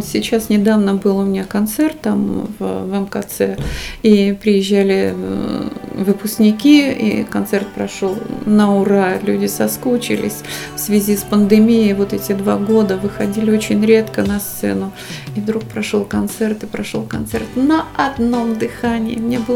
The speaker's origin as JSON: {"language": "Russian", "town": "Tomsk", "region": "Tomsk Oblast", "country": "Russia", "said": "я приехала сибирячка из какого-то Томска."}